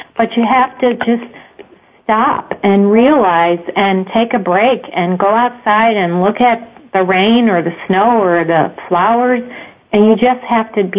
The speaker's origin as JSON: {"language": "English", "town": "Chicago", "region": "Illinois", "country": "United States", "said": "We're Irish Catholic family from the south side of Chicago."}